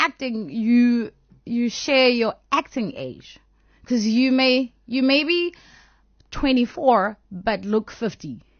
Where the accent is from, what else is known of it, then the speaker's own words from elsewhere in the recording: Limpopo, South Africa; I was born in Shawela Clinic, but I grew up in Rockville. And so I went to school in Limpopo.